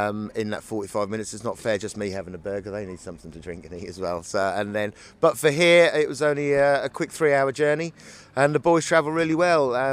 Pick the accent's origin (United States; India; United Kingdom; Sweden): United Kingdom; East of England; I'm from Norfolk, through and through.